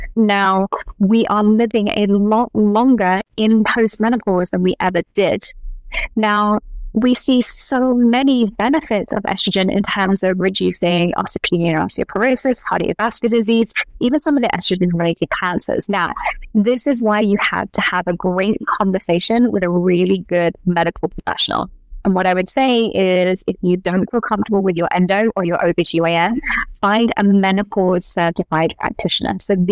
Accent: United Kingdom; I'm British, we swear a ton.

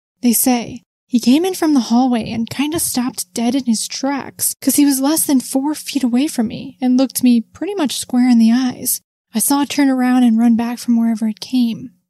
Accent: Brooklyn, New York, United States; I grew up in Brooklyn, and I was home alone from 3 to 5 p.m.

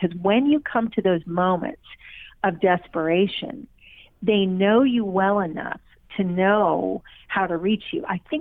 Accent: Tulsa, Oklahoma, United States; moved away as an adult; now in New York, United States; I came from Tulsa, having known tons and tons and tons of people for years, starting all over, wondering if I was crazy to be making the move

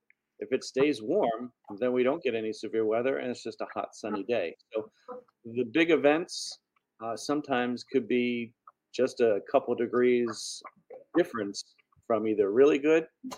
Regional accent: East Coast, United States; And I grew up on the East Coast, so there was the Atlantic Ocean there.

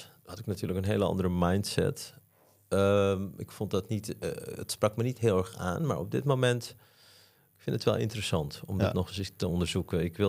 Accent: Suriname; born there; also born or lived in Netherlands; Ik ben in Suriname geboren.

